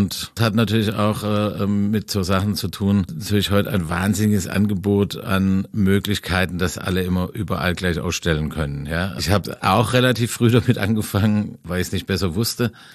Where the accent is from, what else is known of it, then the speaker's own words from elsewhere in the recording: Swabia, Germany; für mich aus dem Dorf in Schwaben.